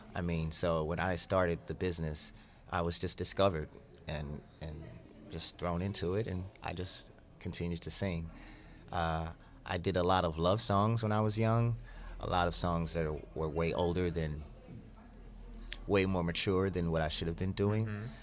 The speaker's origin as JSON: {"language": "English", "region": "Texas", "country": "United States", "said": "I'm from Texas, and I've been singing since I was 3."}